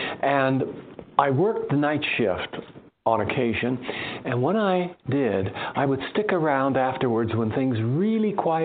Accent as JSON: {"language": "English", "region": "California", "country": "United States", "tie": "born or raised there", "said": "I born and raised in California."}